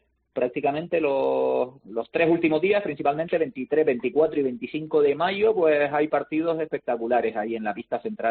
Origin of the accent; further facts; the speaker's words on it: Canary Islands, Spain; Como canario, pues me encantaría que las parejas de aquí, que algunas lleguen lo más alto posible.